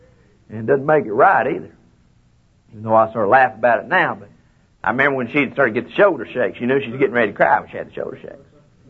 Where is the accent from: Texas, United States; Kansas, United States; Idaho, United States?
Texas, United States; Austin; I was born and raised down there in Austin, Texas, lived all my life.